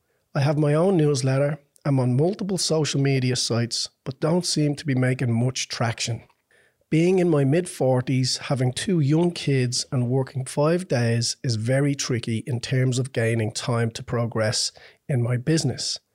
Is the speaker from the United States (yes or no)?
no; Dublin, Leinster, Ireland; now in Australia; Well, I'm from Dublin in Ireland. It's the capital city on the East Coast.